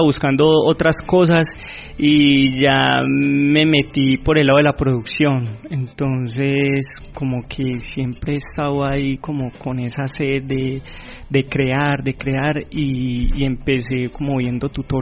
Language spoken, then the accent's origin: Spanish; Medellín, Antioquia, Colombia; Red de Escuelas de Música de Medellín, en la Escuela de Música de Moravia. Y que fue pues como mi barrio natal. Ajá. Y allí me crié